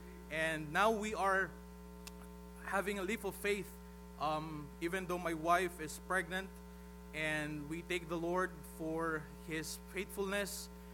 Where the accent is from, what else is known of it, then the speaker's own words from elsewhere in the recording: Philippines; We are Filipino missionaries in the Philippines. … I have with my wife, and we are both third-generation missionaries in our family.